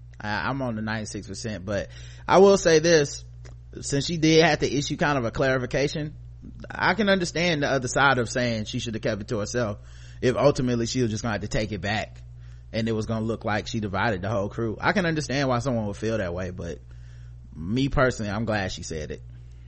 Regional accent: Brooklyn, New York, United States; despite growing up in Brooklyn, being exposed to some aspects of the Hasidic community.

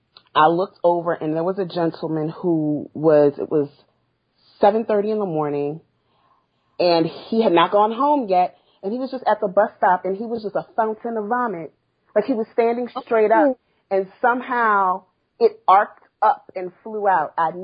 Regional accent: New Orleans, Louisiana, United States; moved away as an adult; I was born in New Orleans. I lived in New Orleans until I was 28.

